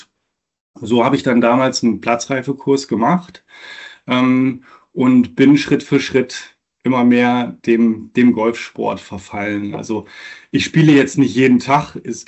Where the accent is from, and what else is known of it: North Sea coast, Germany; born or raised there